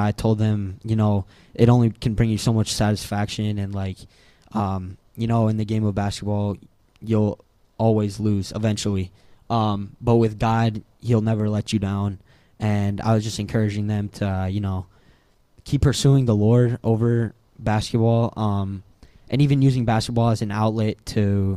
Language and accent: English; Milwaukee, Wisconsin, United States; So a lot of these guys, they knew I was from Milwaukee